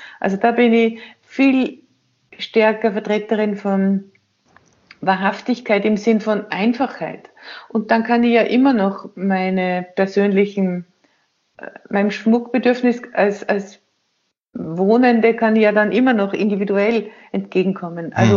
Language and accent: German; Austria; bei uns in Österreich